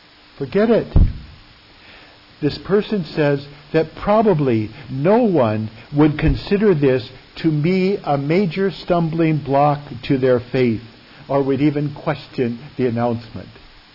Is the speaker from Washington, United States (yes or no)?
yes; Sumner, Washington, United States; what did it mean to me as a small boy growing up in Sumner, Washington?